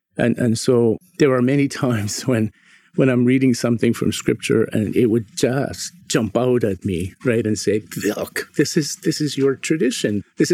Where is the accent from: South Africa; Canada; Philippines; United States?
Canada; accent: Northern Native; And also I decided to get rid of my Northern Native accent. So it comes back whenever I'm back home. It does come back.